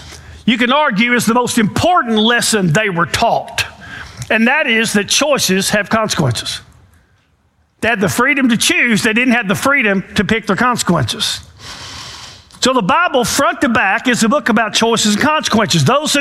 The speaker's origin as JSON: {"language": "English", "town": "Inskip", "region": "Tennessee", "country": "United States", "tie": "born there", "said": "I was born poor in Inskip. I wasn't born"}